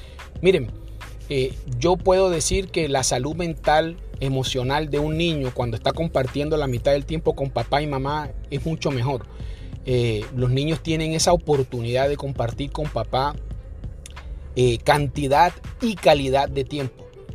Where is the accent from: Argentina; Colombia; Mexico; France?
Colombia; moved away; al yo vivir en este país, siendo de origen colombiano, me di cuenta de que había muchas cosas que yo podía hacer mejor con mis hijos